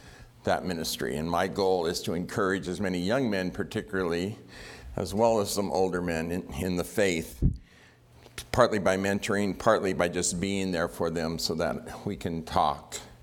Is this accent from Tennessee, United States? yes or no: no; San Diego, California, United States; Some of you have met me, some of you have not. I come from San Diego.